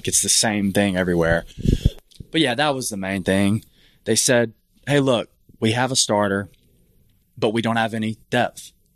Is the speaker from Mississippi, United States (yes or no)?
yes; Mississippi, United States; Yeah, so we're actually from Mississippi, and we both played on the junior college ranks.